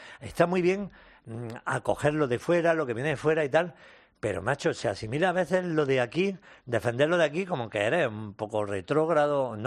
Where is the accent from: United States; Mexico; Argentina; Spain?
Spain; Jaén, Andalusia; Yo que soy de Jaén.